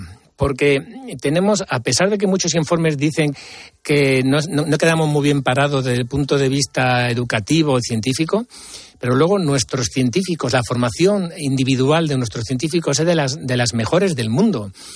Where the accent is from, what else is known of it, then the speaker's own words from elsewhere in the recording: Hannover, Lower Saxony, Germany; also born or lived in Heidelberg; la Hannover de mi infancia como emigrante en la Prusia profunda en los años 70, con mucha mano de obra española, yugoslava y turca